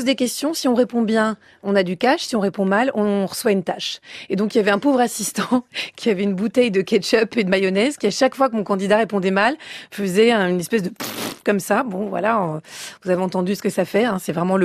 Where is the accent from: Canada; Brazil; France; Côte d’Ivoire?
France; je suis française